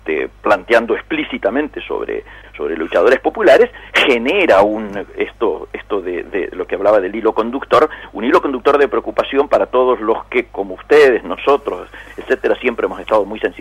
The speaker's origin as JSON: {"language": "Spanish", "country": "Argentina"}